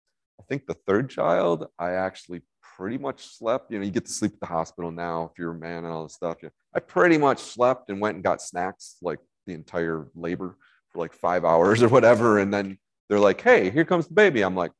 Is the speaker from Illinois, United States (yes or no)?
no; Ellendale, North Dakota, United States; I drove up from Ellendale. I'm from Ellendale, if you didn't know that.